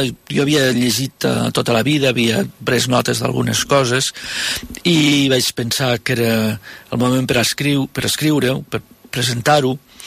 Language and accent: Catalan; Lleida, Catalonia, Spain; born there; moved away; also born or lived in France / United States; Soc nascut a Lleida.